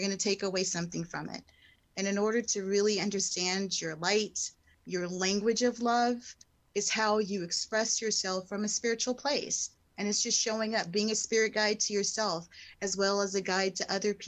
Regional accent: Altadena, California, United States; I am a San Gabriel girl. So I grew up in Altadena, California.

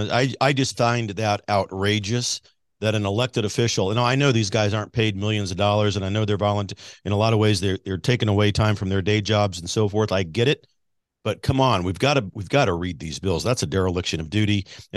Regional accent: Kansas City, United States; My home geographic area, as many of you know, born and raised in the Kansas City area.

